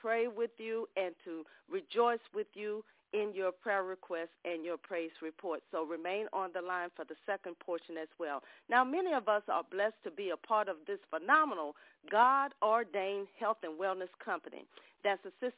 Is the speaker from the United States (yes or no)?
yes; Mississippi, United States; from the Gulf Coast of Mississippi